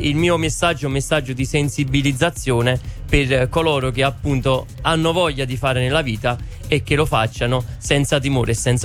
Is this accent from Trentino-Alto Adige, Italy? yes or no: no; Grottaminarda, Campania, Italy; in quanto sono da Grotta Minarda, sono arrivato fino a Santiago de Compostela